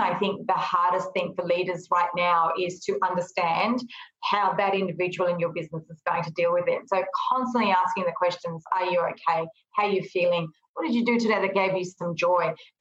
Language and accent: English; Fiji; born there; I was born in Fiji